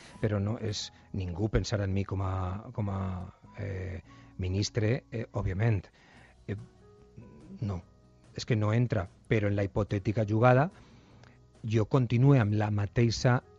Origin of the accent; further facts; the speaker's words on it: Buñol, Valencian Community, Spain; És com tot el món ha d'anar a la Tomatina, que és la festa del meu poble, una vegada, no?